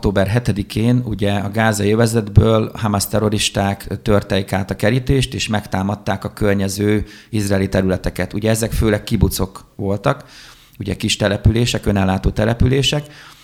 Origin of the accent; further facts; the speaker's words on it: Hungary; mikor megtudta, hogy magyarok vagyunk, tanárok